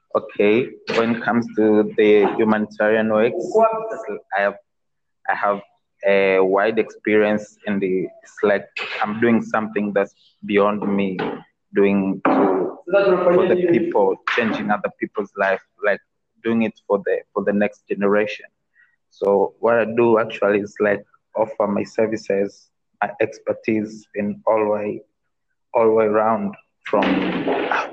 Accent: Tanzania; English is a second language; from Tanzania.

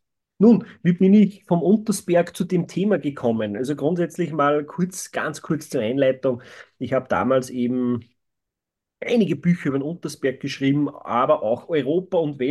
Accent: Austria; Und so habe ich damals auch mit einem Studium begonnen zum psychologischen Berater und bei uns in Österreich.

